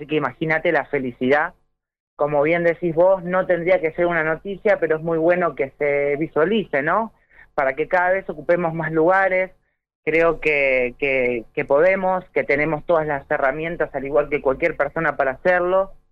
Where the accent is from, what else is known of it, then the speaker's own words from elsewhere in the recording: Ituzaingó, Buenos Aires Province, Argentina; tengo 34 años, soy de Ituzaingó